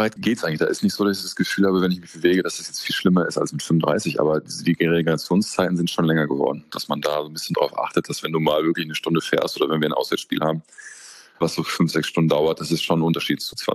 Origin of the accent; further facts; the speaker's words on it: Bergkamen, North Rhine-Westphalia, Germany; now in Lübbecke, Germany; Bergkamen hat kein Krankenhaus, sonst wäre ich wahrscheinlich in Bergkamen geboren worden, sondern Bergkamen ist ja direkt eine Nachbarstadt zu haben. Also ich habe meine Jugendzeit oder ich bin in Bergkamen aufgewachsen.